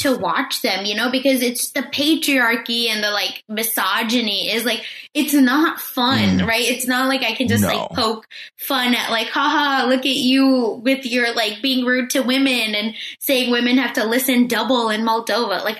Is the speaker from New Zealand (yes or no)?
no; India; Because even when I grew up in India, like, listen, bribes are a thing.